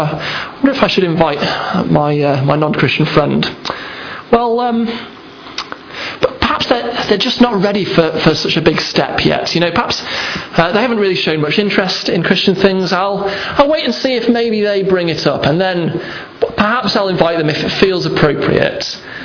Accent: Manchester, North West England, United Kingdom; also born or lived in Sheffield; now in London, United Kingdom; I'm not from Sheffield originally, I'm from Manchester, don't boo. But I've lived in Sheffield for 6 or 7 years before going down to London.

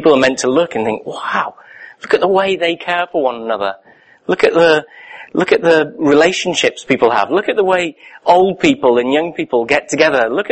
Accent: London, United Kingdom; I'm from London

